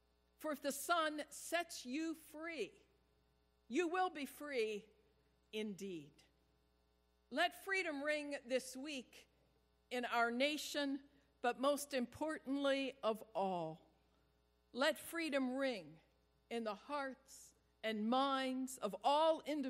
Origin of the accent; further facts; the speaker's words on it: Pittsburgh, Pennsylvania, United States; it could have happened here in my hometown. It could have happened right here in downtown Pittsburgh.